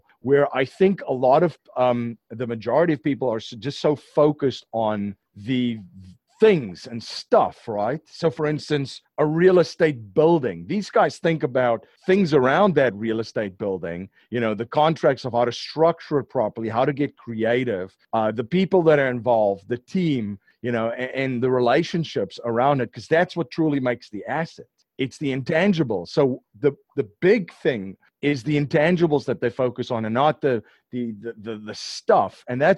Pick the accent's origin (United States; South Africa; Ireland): South Africa; I'm from South Africa and I love to watch golf